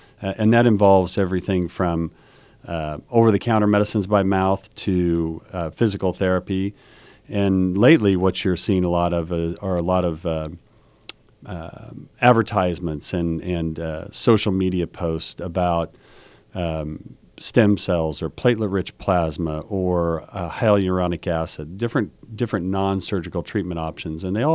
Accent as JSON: {"language": "English", "town": "Ellsworth", "region": "Kansas", "country": "United States", "tie": "born or raised there", "said": "I grew up in Kansas. I'm from Ellsworth, Kansas originally."}